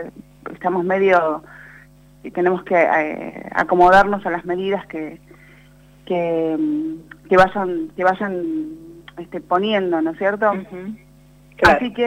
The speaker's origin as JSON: {"language": "Spanish", "town": "Comodoro Rivadavia", "region": "Chubut", "country": "Argentina", "said": "yo soy de Comodoro"}